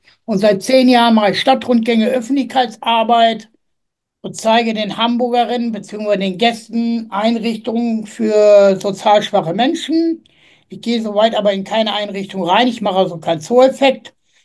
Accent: Mehrenheim, Germany; Ich bin in Mehrenheim groß geworden

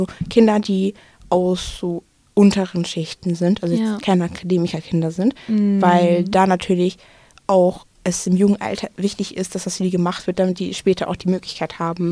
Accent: Gelsenkirchen, North Rhine-Westphalia, Germany; wir kommen aus Gelsenkirchen, kommt runter.

